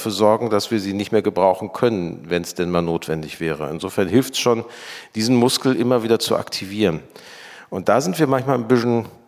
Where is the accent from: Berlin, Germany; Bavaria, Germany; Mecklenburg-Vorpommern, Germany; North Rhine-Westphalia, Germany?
North Rhine-Westphalia, Germany; Gelsenkirchen; Ich komme aus Gelsenkirchen